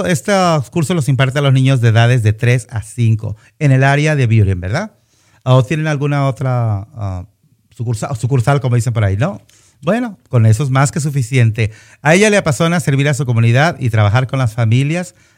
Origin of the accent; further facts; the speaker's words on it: Guadalajara, Jalisco, Mexico; Es que soy de Guadalajara